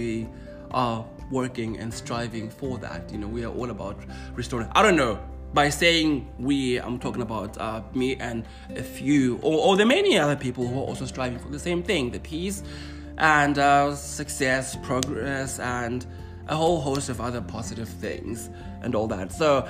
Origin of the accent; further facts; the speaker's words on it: South Africa; You know, I'm from South Africa. I was also hoping for a chance to go home and see my mother and my sister